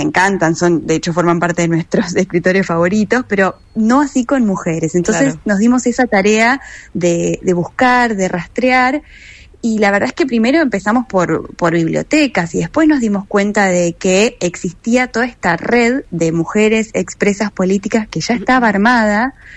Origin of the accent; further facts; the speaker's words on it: Rosario, Santa Fe, Argentina; nosotras somos de Rosario